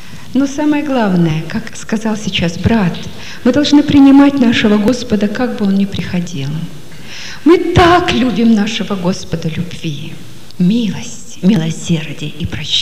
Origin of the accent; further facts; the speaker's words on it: Russia; moved away as an adult; also born or lived in Estonia / Germany; Я родилась и выросла в России. Я жила до 35 лет здесь. В Советском Союзе. Сначала в России, потом в Эстонию уехали мы 18 лет тому назад. В Эстонии живем, в Германии. Так вот, я выросла в России среди русских христиан